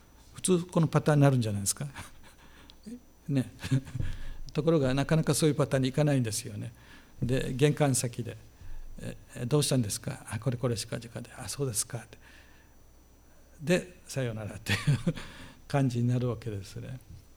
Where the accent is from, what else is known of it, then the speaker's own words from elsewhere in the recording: Okinawa, Japan; 私は沖縄生まれの沖縄育ちですから、本土でですね生活したのはごくごくわずかな期間、進学校に行った時ですね。